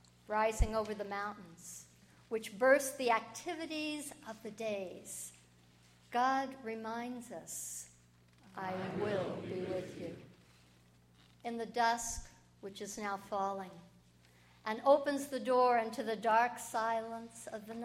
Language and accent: English; Sandpoint, Idaho, United States; I'm from Sandpoint, Idaho.